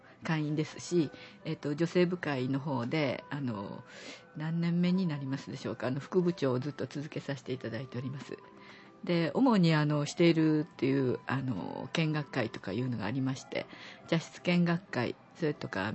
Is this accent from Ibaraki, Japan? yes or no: no; Kyoto, Japan; 京都で生まれて京都で育って今もいるわけなんですけれども